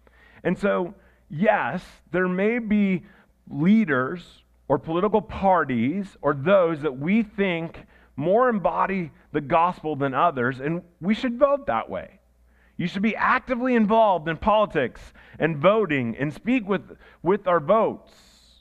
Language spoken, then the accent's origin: English; Iowa, United States; and trust me, I grew up in Iowa. I saw more political ads growing up than you know.